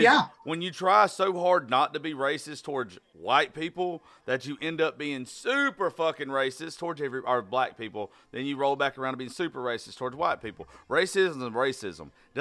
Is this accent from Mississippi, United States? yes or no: no; Georgia, United States; So I grew up in South Georgia.